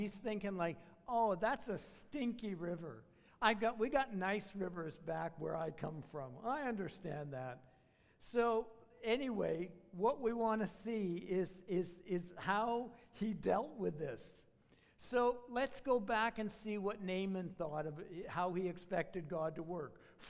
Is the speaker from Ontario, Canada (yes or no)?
yes; Toronto, Ontario, Canada; Well, I grew up in Toronto.